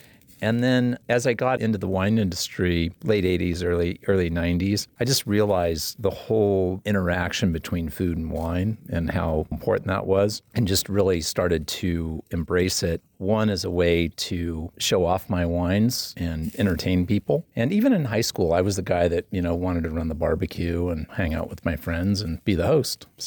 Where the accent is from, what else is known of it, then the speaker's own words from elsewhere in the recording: Arroyo Grande, California, United States; also born or lived in Berkeley; Born and raised in Arroyo Grande. I went away to college up in Berkeley for 5 years, came back here.